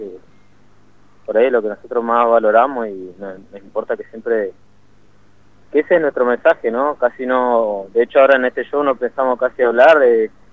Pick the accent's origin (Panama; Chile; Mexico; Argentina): Argentina; Neuquén; Pero también somos acá de Neuquén, somos neuquinos